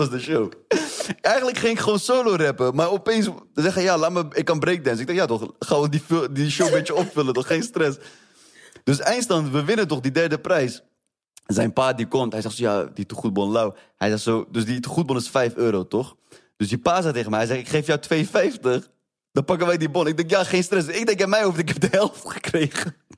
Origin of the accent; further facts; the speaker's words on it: Netherlands; accent: Dutch; now in Belgium; Ja, ik kende geen ene Belg die kan rappen, überhaupt. Jee toch? En ik had nog een Nederlands accent.